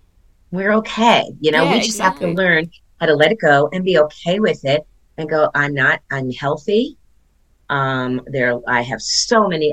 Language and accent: English; Miami, Florida, United States; I grew up in Miami, Florida.